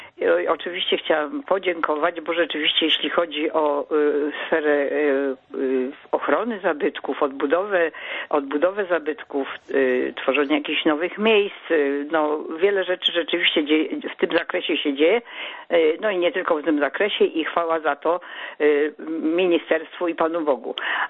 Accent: Tarnów, Lesser Poland, Poland; now in Warsaw, Poland; I ja jestem w ogóle warszawianką od ponad 40 lat, ale ja jestem rodowitą tarnowianką.

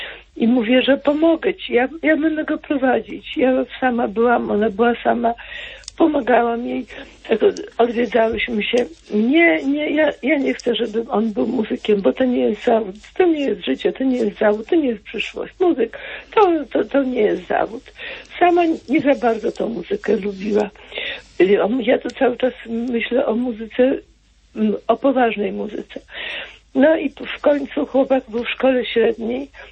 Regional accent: Pomeranian Voivodeship, Poland; ja jestem z Pomorza

